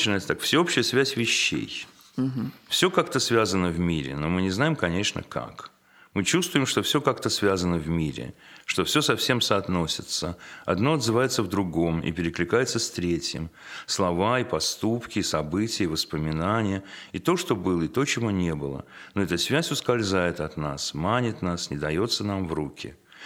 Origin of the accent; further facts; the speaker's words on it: Moscow, Russia; Да, хотя я вырос в Москве, но я много бывал там, в Питере.